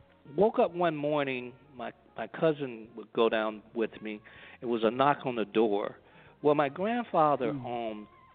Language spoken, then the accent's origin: English; Gaston, the South, United States; we call it the country, in the South where I grew up in Gaston.